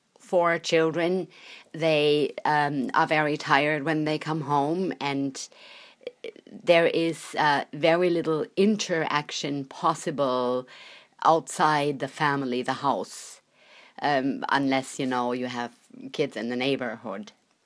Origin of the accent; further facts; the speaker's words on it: Koblenz, Rhineland-Palatinate, Germany; also born or lived in Hannover / Düsseldorf; I was born in Hannover, which is northwest. And then when I was two, my parents, because my father was military, we moved to Koblenz, which is further south. And it has all these nice castles. So I grew up with all the Rhine castles.